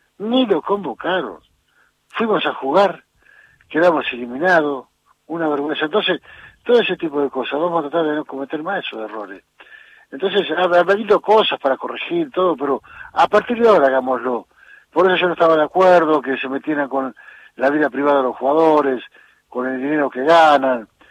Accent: Argentina; porque somos argentinos.

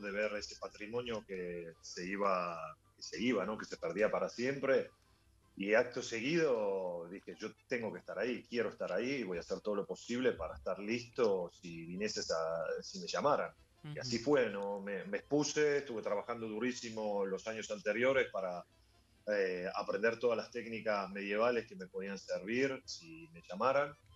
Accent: Córdoba, Argentina; also born or lived in Italy; yo soy cordobés, de barrio Alberdi, solo que en una de nuestras tantas crisis, mi viejo era tano, así que decidieron llevarnos a Italia con mis hermanas

